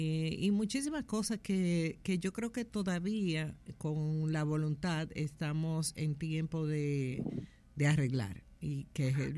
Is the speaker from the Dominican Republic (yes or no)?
yes; Dominican Republic; usar los recursos de nuestros como dominicanos que somos a su antojo